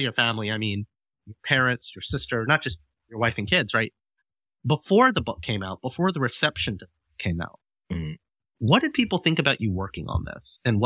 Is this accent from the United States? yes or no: no; India; Like my wife is Chinese American and I'm Indian and we're both Asians